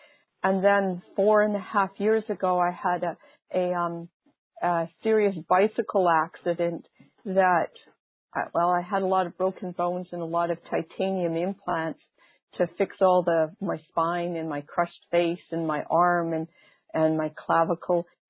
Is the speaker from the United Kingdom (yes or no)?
no; Western Canada, Canada; now in Boston, United States; I was raised on a glacier lake, on a remote area of a glacier lake in Western Canada